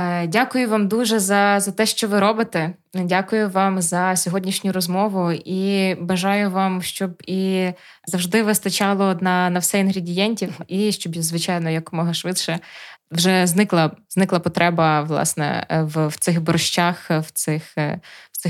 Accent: Chervonohrad, Lviv Oblast, Ukraine; і я з Червонограда.

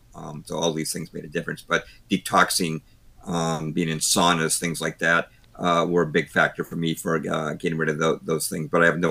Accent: Wellesley, Massachusetts, United States; Believe it or not, I was the poster boy in my hometown at the time of Wellesley, Massachusetts.

